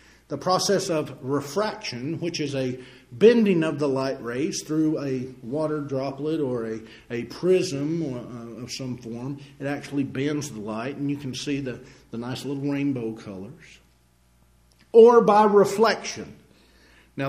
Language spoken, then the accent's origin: English; Tennessee, United States; I'm not smart. I'm not intelligent. I'm from Tennessee.